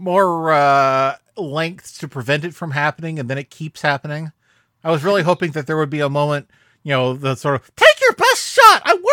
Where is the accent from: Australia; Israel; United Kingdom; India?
United Kingdom; No truth, please. We're British.